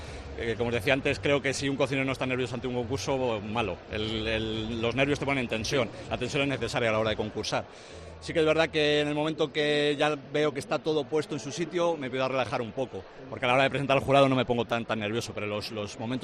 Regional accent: Valladolid, Castile and León, Spain; yo soy de Valladolid, he crecido aquí, me he formado aquí

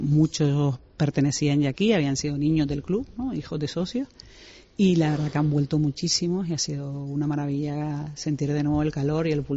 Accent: Canary Islands, Spain; nosotros pertenecemos a la ciudad de Las Palmas de Gran Canaria, claro. Somos de Gran Canaria, la gran mayoría, y nos sentimos parte de ellas.

